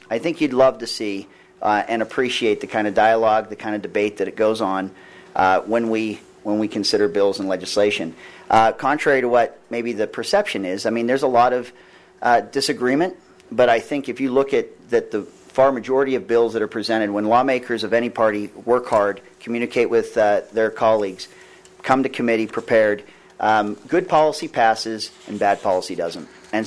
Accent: Pittsburgh, Pennsylvania, United States; 1988, I was from Pittsburgh, Pennsylvania

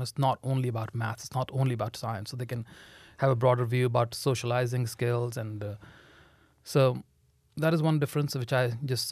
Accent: India; now in United States; growing up in India, I saw Americans excel in tennis.

